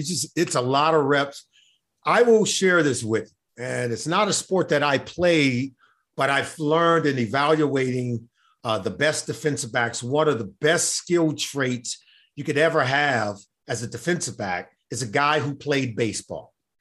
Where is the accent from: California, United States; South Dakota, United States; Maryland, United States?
California, United States; Los Angeles; I have a tie. I grew up in Los Angeles, and the two college safeties at the time